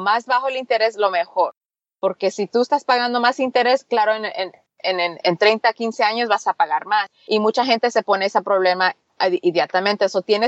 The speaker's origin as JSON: {"language": "Spanish", "town": "Los Angeles", "region": "California", "country": "United States", "said": "Yo soy de Los Ángeles. Los que viven aquí ya saben que es una de las áreas más, ¿cómo se dice? Expensive."}